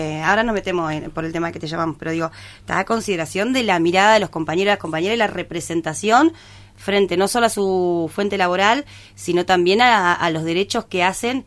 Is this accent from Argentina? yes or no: yes; Mar del Plata, Buenos Aires Province, Argentina; born there; Yo soy nacida en Mar del Plata